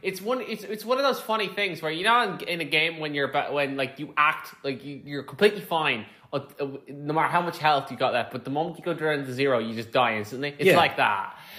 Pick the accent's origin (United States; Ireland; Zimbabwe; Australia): Ireland; I'm Irish. I should be able to do a Scottish accent.